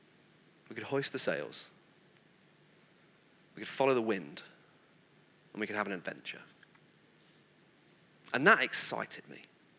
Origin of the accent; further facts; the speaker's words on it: Manchester, North West England, United Kingdom; because I grew up near Manchester. There's not a great deal of need for sailing.